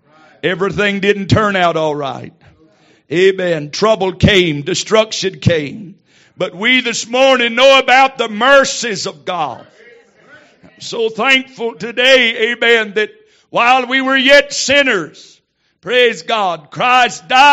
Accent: Florida, United States; I'm from South Florida originally, and we have a lighthouse back home on an island called Sanibel Island.

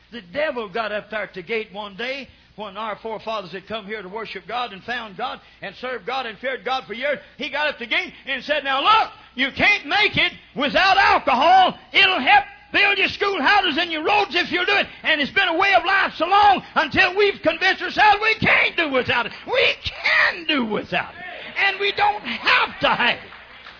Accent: Oklahoma, United States; I come from Oklahoma.

